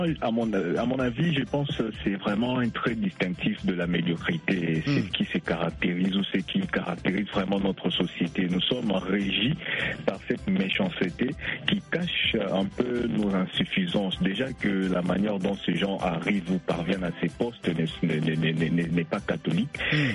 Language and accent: French; DR Congo; Mais chez nous, en République démocratique du Congo, tel n'est pas le cas.